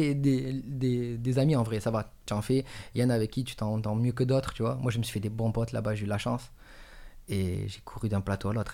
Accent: Marseille, Provence-Alpes-Côte d'Azur, France; Marseille c'est chez moi, Marseille c'est chez moi

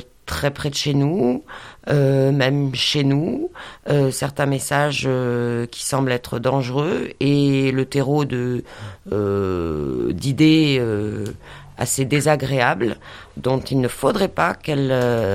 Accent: Montpellier, Occitanie, France; Je ne suis effectivement pas de Manosque puisque je viens de Montpellier.

